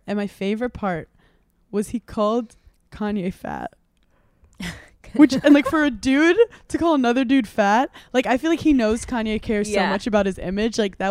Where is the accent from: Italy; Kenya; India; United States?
United States; New York; We grew up in New York. So I thought half the world was Catholic and half was Jewish growing up.